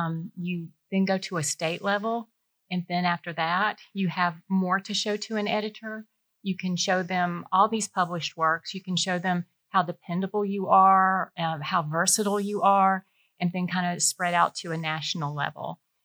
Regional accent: Georgia, United States; I like Georgia. I was born and raised in Georgia. I know a lot about the people.

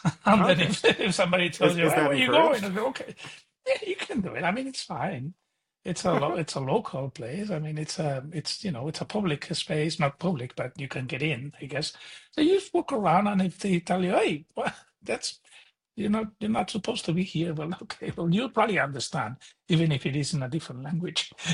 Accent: Pamplona, Navarre, Spain; So they were pleased to learn that I was actually from Pamplona, and some people took pictures with me.

